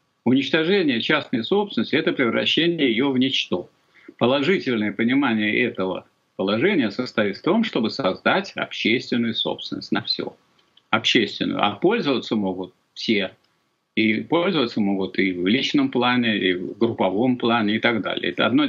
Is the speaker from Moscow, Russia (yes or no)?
no; Tambov Oblast, Russia; born there; в том месте, где я родился, в Первомайском районе, в селе Староклинского, Первомайского района Тамбовской области.